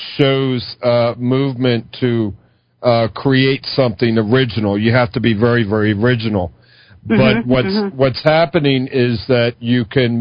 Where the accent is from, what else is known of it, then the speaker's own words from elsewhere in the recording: Philadelphia, Pennsylvania, United States; moved away; Well, I'm from Philly.